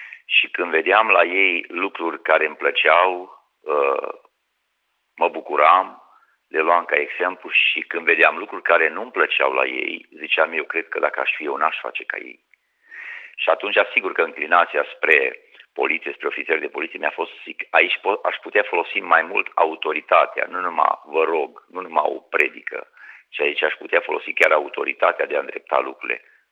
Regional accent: Teritia, Maramureș County, Romania; born there; în satul în care eu m-am născut, de exemplu, pe Teritia, județul Maramureș

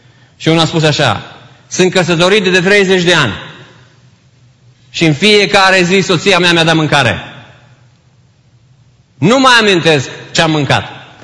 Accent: Romania; Pentru noi ca români, și I don't, no offense la nimeni, dar pentru că suntem majoritatea dintre noi români, pentru noi biserica este o oază, dacă vreți, de românism.

